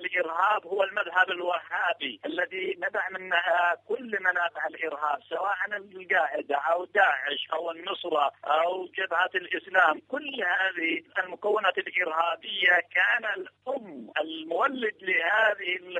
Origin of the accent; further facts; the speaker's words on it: Yemen; أما نحن كيمنيين